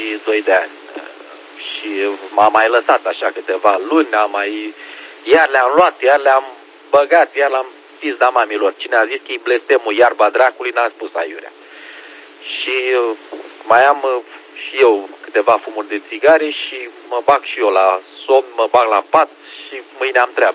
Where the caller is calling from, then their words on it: Brăila, Brăila County, Romania; de la Brăila.